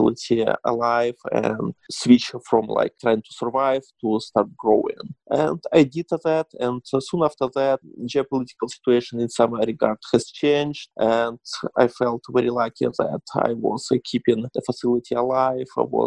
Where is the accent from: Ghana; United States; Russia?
Russia; Yekaterinburg, Sverdlovsk Oblast; I launched my first small facility in my hometown of Yekaterinburg in 2015